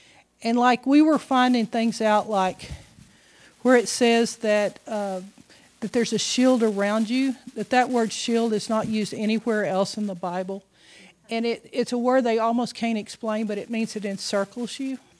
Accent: Texas, United States; And I said, oh, I'm not a missionary. I said, I'm from Texas.

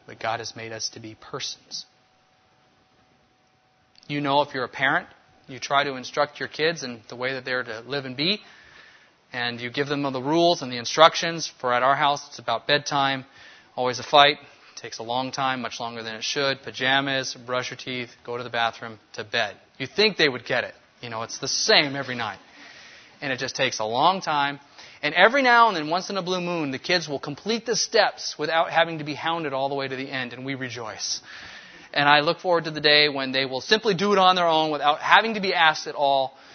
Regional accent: Apple Valley, California, United States; moved away; I grew up in Apple Valley, and not a ton of produce there, but we had cheap produce that we could get our hands on easy. The oranges in California are amazing.

